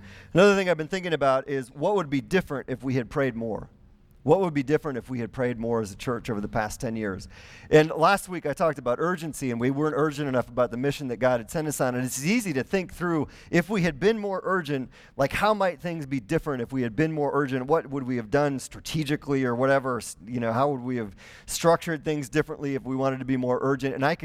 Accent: Wisconsin, United States; I'm from Wisconsin, we're into fish fries. And so maybe that's just a Wisconsin thing, you know?

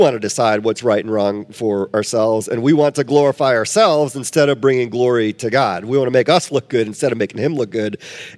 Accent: Wisconsin, United States; that was our tourism logo when I was growing up in Wisconsin.

